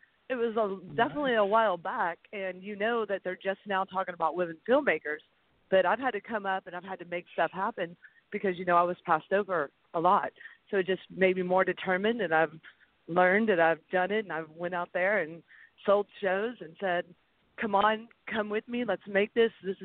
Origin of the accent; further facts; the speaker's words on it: Texas, United States; I'm a Texas girl. My daddy is a cattle rancher. I do know how to ride a horse.